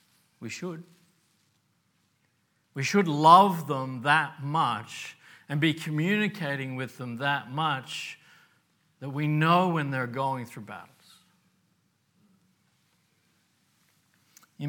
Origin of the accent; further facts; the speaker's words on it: Australia; As an Australian, we can really think, hey, that's great.